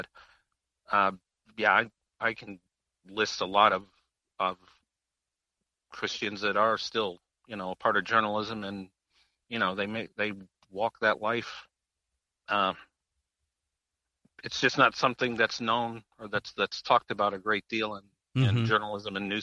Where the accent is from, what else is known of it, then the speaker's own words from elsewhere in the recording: North Carolina, United States; Well, I was from North Carolina, Mike, so of course I was a Baptist from birth.